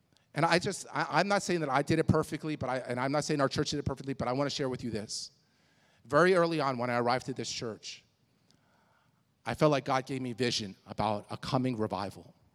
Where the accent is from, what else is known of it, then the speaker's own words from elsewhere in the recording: East Coast, United States; moved away as an adult; I moved out here from the East Coast, so I lived all my life on the East Coast. All my friends, all my family were on the East Coast.